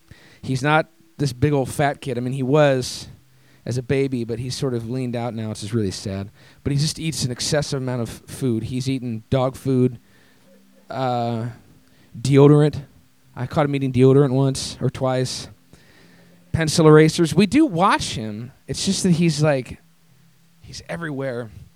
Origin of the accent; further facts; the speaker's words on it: Minneapolis, Minnesota, United States; and for those of you that don't know me, I'm from Minneapolis.